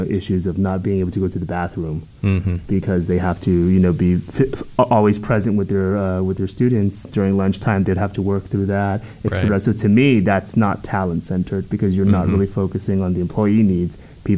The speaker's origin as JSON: {"language": "English", "region": "California", "country": "United States", "tie": "born or raised there", "said": "So I was born and raised in California. As you know, our labor market is national, so my work brought me here."}